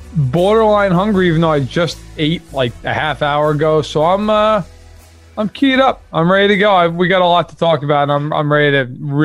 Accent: New York, United States; An hour and a half outside New York City.

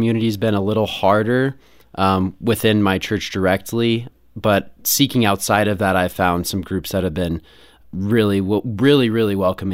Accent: Colorado, United States; Yeah, so I'm from Colorado and been raised here my whole life

